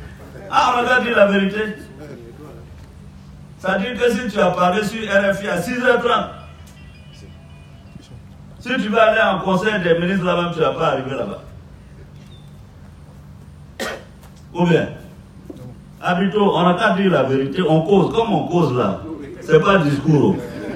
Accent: Ferkessédougou, Savanes, Côte d’Ivoire; Moi, je suis du Nord. Je revendique Ferke.

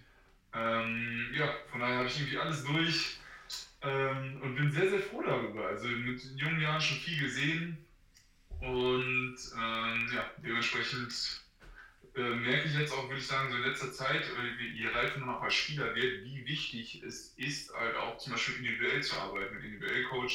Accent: Paderborn, North Rhine-Westphalia, Germany; also born or lived in Sauerland; 22 Jahre jung und ich bin in Paderborn groß geworden oder auch im Sauerland noch.

